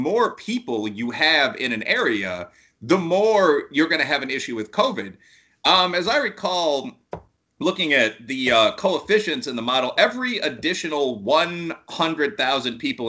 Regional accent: Chicago, Illinois, United States; I mean, I'm from Chicago.

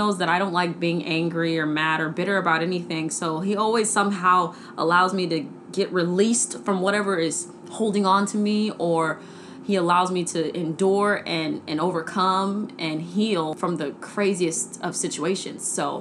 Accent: San Antonio, Texas, United States; also born or lived in Lubbock; I was born in Lubbock, Texas, and I was raised in San Antonio, Texas. I grew up without my father around. I'm mixed race. I'm Hispanic and Black, so I dealt with a lot of racism and things like that growing up in Texas.

